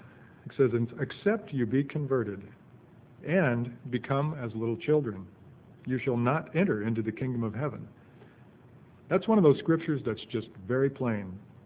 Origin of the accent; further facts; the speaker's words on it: Seattle, Washington, United States; My mom and dad met at Boeing during the Second World War, and I was born in Seattle in 1949. And I actually grew up about 6 miles from here, just down on Richards Road.